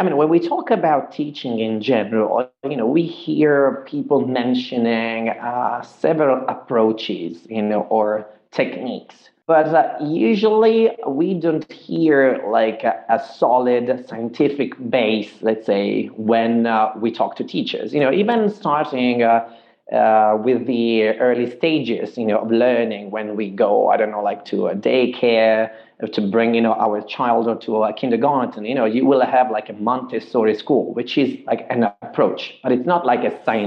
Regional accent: Italy; also born or lived in Ireland; I have taken advantage of the fact that I was brought up bilingual, given that I grew up with my feet, let's say, across Italy and Ireland

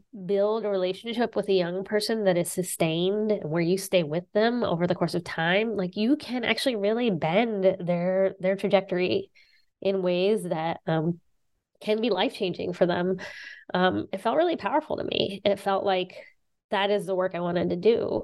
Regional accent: Appalachia, United States; I knew that that way of sort of caring for people and being in community people with people was very much shaped by where I grew up

